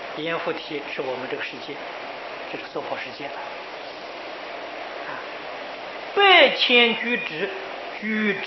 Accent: China; 这个数字啊，就是我们中国人讲的10万亿。

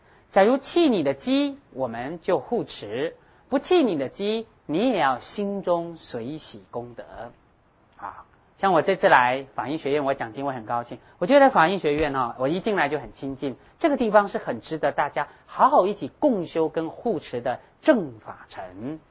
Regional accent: Taiwan; accent: Hakka; first language Hakka; 我是客家人，我会用客家话讲啊，我客家话是我的母语，我会用客家话讲经，但是我的台语啊，公美烂邓，我的台语是很差，

